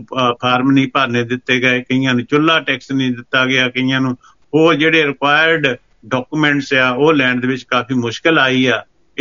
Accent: Punjab, India; ਚਲੋ ਹੁਸ਼ਿਆਰਪੁਰ ਦੇ ਵਿੱਚ ਤਾਂ ਵੈਸੇ ਸਾਡੇ ਪਿੰਡ ਦੇ ਵਿੱਚ ਵੀ ਸਰਬਸੰਮਤੀ ਹੋ ਗਈ ਆ

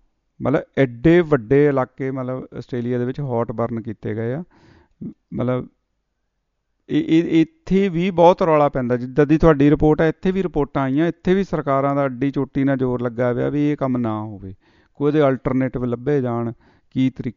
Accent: Punjab, India; now in Australia; ਤੇ ਈਵਨ ਕਿ ਹੱਥੀਂ ਵੀ ਸਾਡੇ ਪੰਜਾਬੀ ਇੱਥੇ ਵੱਢਦੇ ਰਹੇ ਨੇ, ਹੈ ਨਾ ਸਾਰਾ ਕੁਛ।

